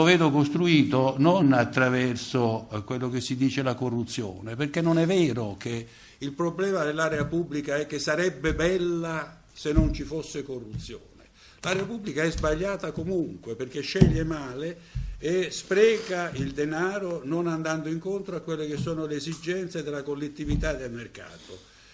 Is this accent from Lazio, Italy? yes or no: yes; Rome, Lazio, Italy; Come romano io vedo costruire attraverso le mie tasse